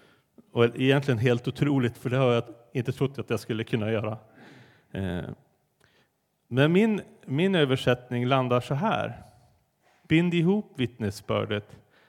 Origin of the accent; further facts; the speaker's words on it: Vallen, Västerbotten County, Sweden; Jag är uppväxt i Norrland, i norra Västerbotten. Är det någon som har varit där någon gång? Ja, det är några stycken. Anette har varit där. Hon har bott där. Det är 5 mil söder om Skellefteå i en liten by som heter Vallen.